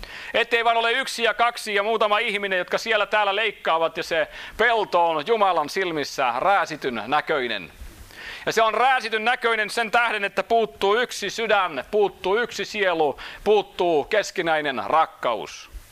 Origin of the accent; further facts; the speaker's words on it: Sysmä, Päijät-Häme, Finland; born there; se oli myöskin siellä Sysmän pitäjässä, missä minä olen syntynyt ja Hartolassa.